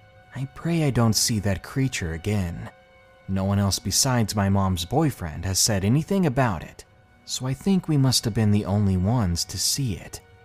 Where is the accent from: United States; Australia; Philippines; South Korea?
Australia; moved away as an adult; even though I was raised in Australia for my first 20 years.